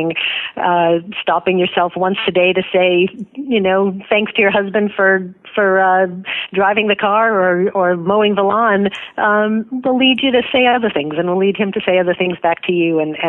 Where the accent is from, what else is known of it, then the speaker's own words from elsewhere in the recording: United States; born there; heck, I was born in America, you know, and not in poverty in some impoverished land.